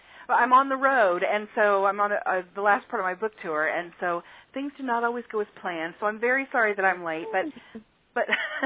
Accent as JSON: {"language": "English", "region": "New York", "country": "United States", "said": "Where I'm from New York, but I'm not in New York right now."}